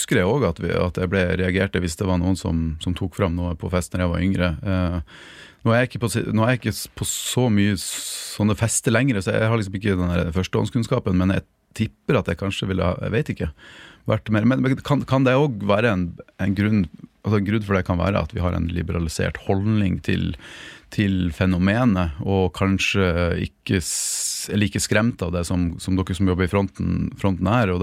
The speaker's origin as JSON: {"language": "Norwegian", "town": "Mosjøen", "region": "Nordland", "country": "Norway", "said": "Jeg husker jeg kommer fra Mosjøen, og da tente vi bål midt på fotballbanen."}